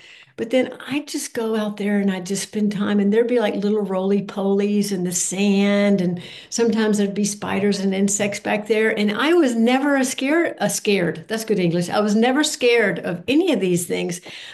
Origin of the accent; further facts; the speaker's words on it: Birmingham, Alabama, United States; Well, when I was a girl, I grew up in Birmingham, Alabama